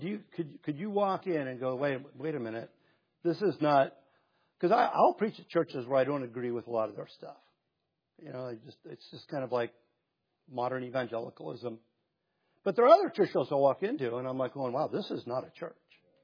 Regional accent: Hermosa Beach, California, United States; I grew up in it. I grew up in Hermosa Beach, right?

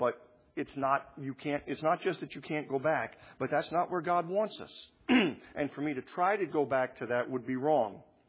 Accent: Alaska, United States; I was born and raised in Alaska.

